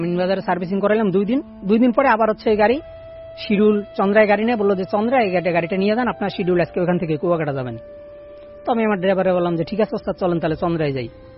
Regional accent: Khulna, Khulna Division, Bangladesh; যেহেতু আমার বাড়ি খুলনা, যারা খুলনার বাসিন্দা বা খালিশপুরের বাসিন্দা তারা বাস্তহরা চিনবেন

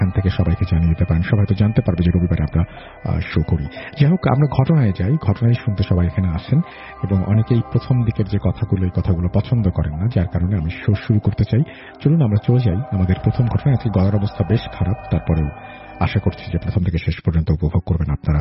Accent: Bangladesh; আচ্ছা যাই হোক, আমার বাড়ি বাংলাদেশে, তোমার বাড়ি নেপালে কোথায়?

